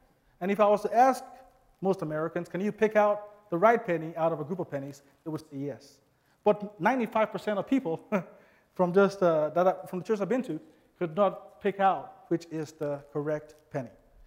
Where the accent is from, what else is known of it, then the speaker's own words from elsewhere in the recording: Nigeria; I grew up in Nigeria, so I speak the language very well.